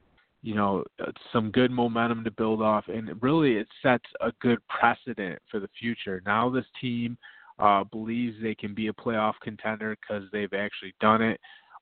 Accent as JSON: {"language": "English", "town": "Detroit", "region": "Michigan", "country": "United States", "said": "I'm from Detroit. I've always been a Lions fan."}